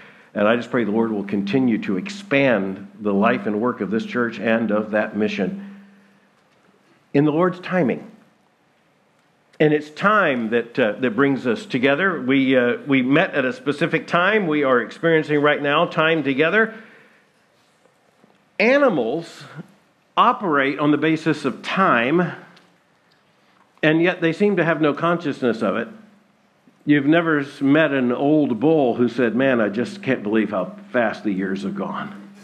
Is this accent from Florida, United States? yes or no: yes; Lakeland, Florida, United States; now in Kentucky, United States; I'm a Floridian. I live in Kentucky. But I'm a Floridian. I was born in Lakeland, just a matter, as you know, not far from here.